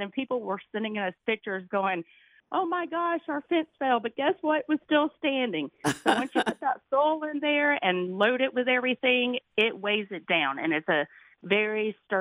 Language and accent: English; Louisiana, United States; we're from Louisiana, so I think our spring and summer go year-round pretty much